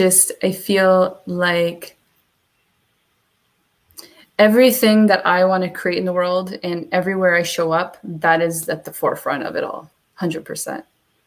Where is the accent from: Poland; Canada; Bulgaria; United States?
Canada; Brights Grove, Ontario; born there; So I'm from Canada. I was born in Brightsgrove, Ontario, which is a small little gem.